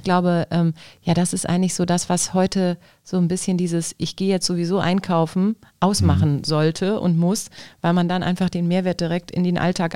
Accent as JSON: {"language": "German", "town": "Düsseldorf", "region": "North Rhine-Westphalia", "country": "Germany", "said": "Das muss mir als Düsseldorfer nochmal hier irgendwie auch nochmal klar machen."}